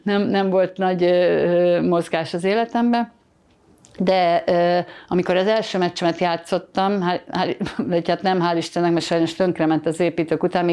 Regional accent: Budapest, Hungary; Tehát én kőbányai gyerek voltam, és az a vicces, hogy most az irányító számom az ugyanaz, mint amikor gyerekként a Pongrácz telepen felnőttem. Úgyhogy egy kicsit kikalandoztam a Józsefvárosba, de az se olyan messze.

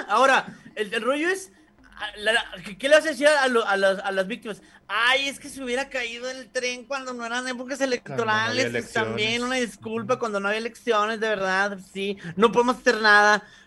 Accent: Mexico; nosotros somos mexicanos, no así de ignorantes

